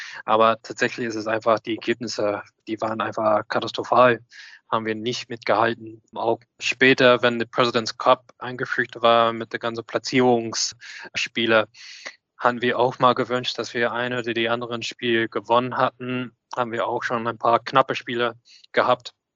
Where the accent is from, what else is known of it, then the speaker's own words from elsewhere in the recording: Australia; German is a second language; aus meiner Jugend in Australien, sowohl auch mit gemeinsamer Zeit in die australische Nationalmannschaft